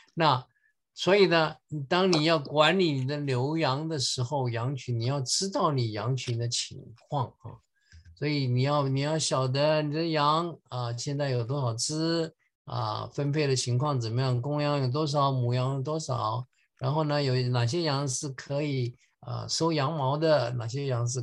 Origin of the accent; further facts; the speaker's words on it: China; 我们中国人说"言多必失"